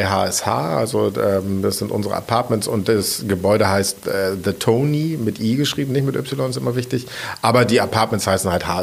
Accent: Wesselburen, Schleswig-Holstein, Germany; also born or lived in Heide; Nordfriese. Das ist ja immer vielen wichtig. Mir ehrlich gesagt nicht, aber ich sage es trotzdem immer, geboren in Heide, aufgewachsen in der Hebbelstadt Wesselburen und Abitur gemacht in dem wunderschönen Kurort Büsum

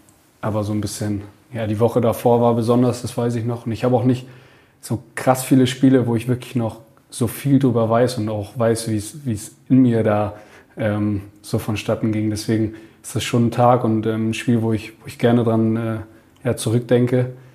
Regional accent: Munich, Bavaria, Germany; dann als gebürtiger Münchner

